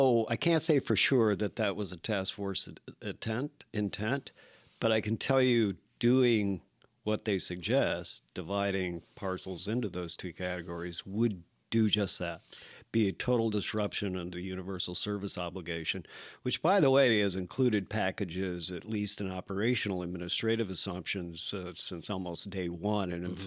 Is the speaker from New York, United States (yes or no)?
yes; Pierpont Manor, New York, United States; For those, I'm sure, very few of your listeners who don't know where Pierpont Manor, New York is, it's up closer to the Canadian border than anything else.